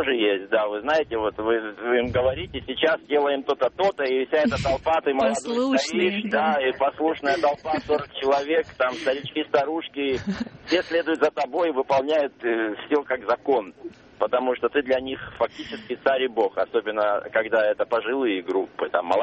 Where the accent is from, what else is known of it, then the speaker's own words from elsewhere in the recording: Tbilisi, Georgia; moved away as an adult; now in Moscow, Russia; Я родом из Тбилиси, и еще студентом я начал работать гидом-переводчиком немецким языком, когда учился в тбилисском инъязе.